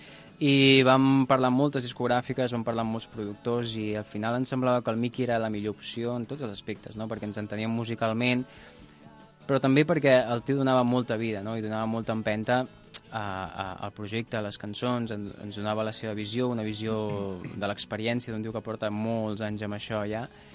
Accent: Catalonia, Spain; El mar té una importància indubtable per nosaltres, que venim del Maresme.

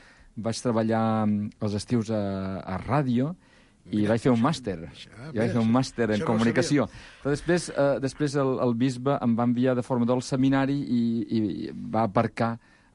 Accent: Balearic Islands, Spain; vinc de Mallorca, Mallorca he estat durant de 9 anys capellà diocesà de Mallorca

